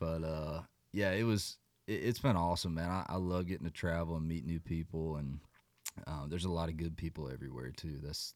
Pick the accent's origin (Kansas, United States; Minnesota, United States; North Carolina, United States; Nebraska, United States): North Carolina, United States; And so we're like 45 minutes west of Asheville. So there was some flooding in my hometown that was pretty gnarly.